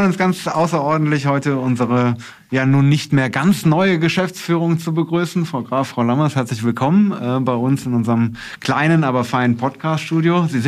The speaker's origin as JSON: {"language": "German", "region": "Rhineland", "country": "Germany", "said": "ich bin ja Rheinländer"}